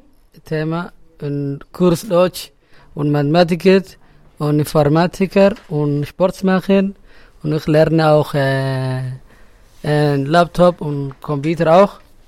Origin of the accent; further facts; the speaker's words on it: Somalia; German is a second language; now in Bern, Switzerland; Ich komme aus Somalia.